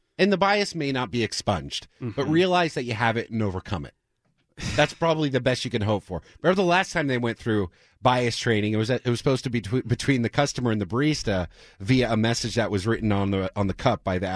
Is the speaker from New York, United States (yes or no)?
no; Philadelphia, Pennsylvania, United States; Well, I watched. I'm from the Philly area.